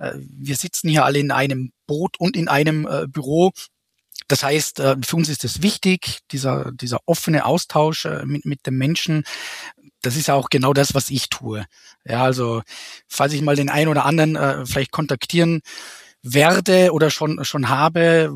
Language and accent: German; Vorarlberg, Austria; dass ich als Vorarlberger, für alle, die das jetzt noch nicht kennen, Westösterreich, sozusagen direkt am Bodensee, mehr oder weniger dreisprachig bin.